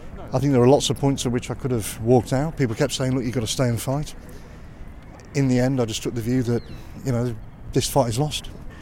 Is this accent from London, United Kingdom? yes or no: no; Dudley, West Midlands, United Kingdom; I mean, I grew up in Dudley. I live there. I love the place and I love the people who live there.